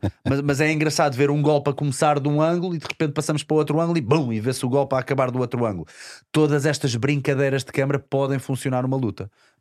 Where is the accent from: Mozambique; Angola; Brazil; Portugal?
Portugal; Enquanto nós, nos somos portugueses